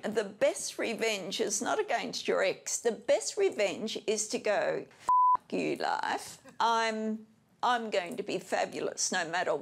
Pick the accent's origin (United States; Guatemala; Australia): Australia; Perth, Western Australia; I am from Australia, Perth.